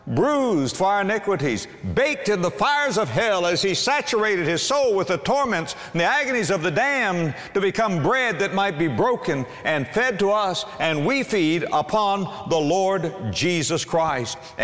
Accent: Florida, United States; I'm from Florida.

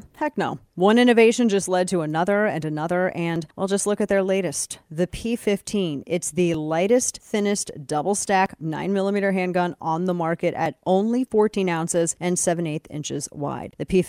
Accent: Missouri, United States; The only thing that we have in common is we're both from Missouri and both our families are from Southern Missouri.

